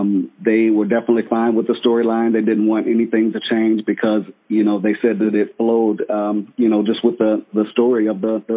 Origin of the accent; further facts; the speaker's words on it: Chicago, Illinois, United States; I grew up in Chicago on the South Side, and Mendel was a private school smack dab in the South Side, in the middle of the city.